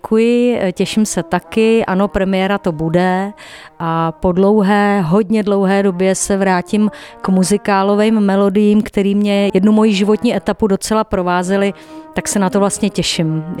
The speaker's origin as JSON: {"language": "Czech", "town": "Hradec Králové", "region": "Hradec Králové Region", "country": "Czechia", "tie": "born or raised there", "also_born_or_lived": "Prague", "said": "Já jsem se narodila v Hradci Králové, 20 let jsem žila v Praze a před pár lety jsem se znova vrátila domů."}